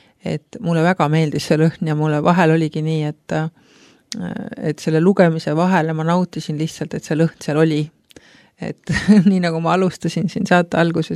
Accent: Kernu, Harju County, Estonia; Ma olen pärit Harju maalt väikesest Kernu külast

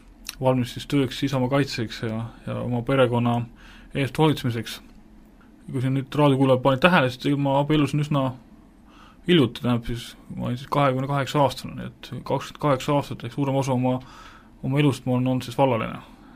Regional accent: Saare County, Estonia; Mina olen siis Saaremalt, nii et olen 30-aastane ja olen abielus, üle 2 aastat juba, jah.

